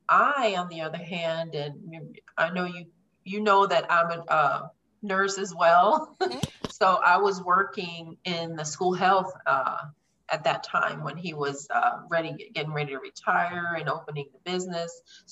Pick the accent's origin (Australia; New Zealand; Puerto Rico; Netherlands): Puerto Rico; now in Elizabethtown, United States; I currently live in Elizabethtown, Kentucky. I'm originally from Puerto Rico, and been in the United States for quite some time right now.